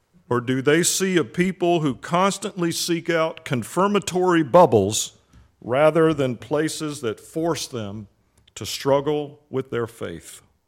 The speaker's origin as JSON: {"language": "English", "town": "Meridian", "region": "Mississippi", "country": "United States", "tie": "born or raised there", "said": "at a small church venue in my hometown of Meridian, Mississippi"}